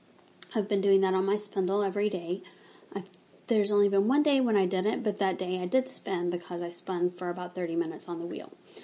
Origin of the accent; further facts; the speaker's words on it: the South, United States; I grew up in the South. It's sherbet.